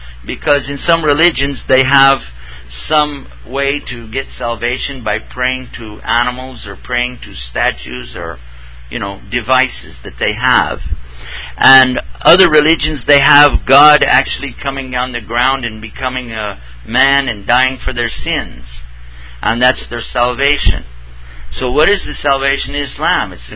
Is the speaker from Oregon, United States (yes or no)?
no; Texas, United States; I'm going to try my best to pronounce it right too, but I am from Texas, so I do have a handicap when it comes to speech.